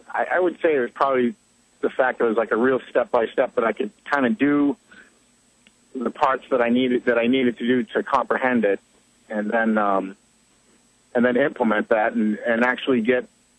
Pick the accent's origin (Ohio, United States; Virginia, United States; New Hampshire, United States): New Hampshire, United States; Salem; I'm from Salem, New Hampshire.